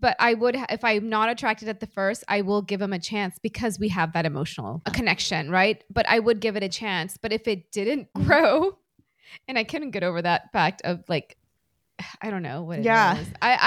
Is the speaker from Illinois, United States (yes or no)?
yes; Chicago, Illinois, United States; born there; I'm an American born Indian girl. Born in Chicago, and you could not tell that I'm an Indian girl by my accent. I don't have an accent